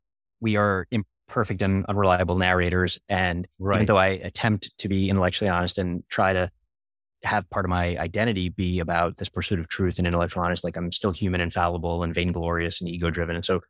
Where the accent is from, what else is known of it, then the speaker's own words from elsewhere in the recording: Brooklyn, New York, United States; growing up in Coney Island, Brooklyn, and being around scammers and being lied